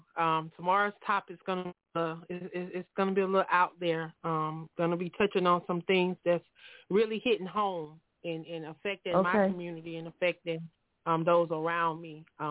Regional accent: South Carolina, United States; from South Carolina.

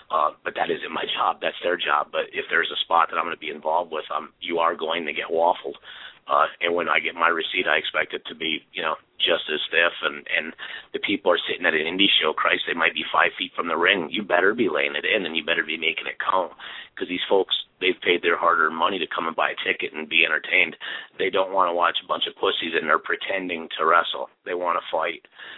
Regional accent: Midwest, United States; very southern based, even though I grew up in the Midwest.

